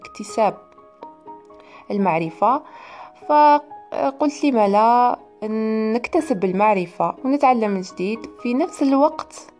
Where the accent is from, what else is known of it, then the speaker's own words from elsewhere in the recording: Algeria; accent: Algerian; حتى ولو كنت أتكلم الآن بلهجة جزائرية